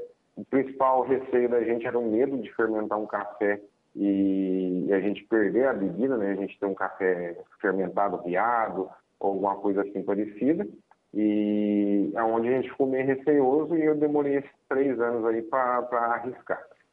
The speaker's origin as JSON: {"language": "Portuguese", "region": "Paraná", "country": "Brazil", "tie": "born or raised there", "moved": "yes", "lives_now": "Indianópolis, Brazil", "said": "A gente é natural do Paraná e a gente já tem mais de 30 anos que mora aqui em Minas, no município de Indianópolis."}